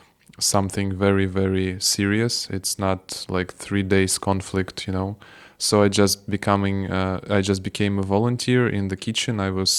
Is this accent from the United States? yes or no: no; Odesa, Odesa Oblast, Ukraine; now in Kyiv, Ukraine; I'm living in Kiev City. It's the capital of Ukraine. I'm from Odessa myself, but I moved to Kiev almost 2 years ago.